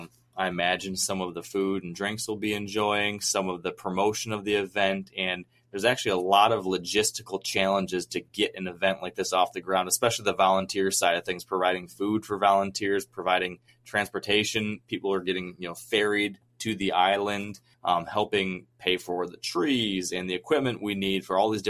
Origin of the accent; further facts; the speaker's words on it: Michigan, United States; I am, as you mentioned, not a Minnesotan. I am from Michigan, but I have viewed the Boundary Waters kind of as the gem of the upper Midwest.